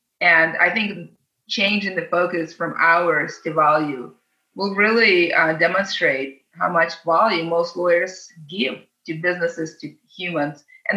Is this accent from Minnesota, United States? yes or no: no; San Francisco, California, United States; And I grew up in San Francisco. I know San Francisco very well. I immigrated when I was 13.